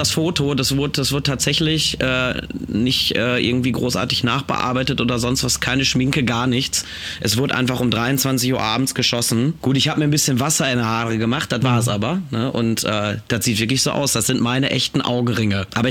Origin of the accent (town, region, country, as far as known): Gelsenkirchen, North Rhine-Westphalia, Germany; born or raised there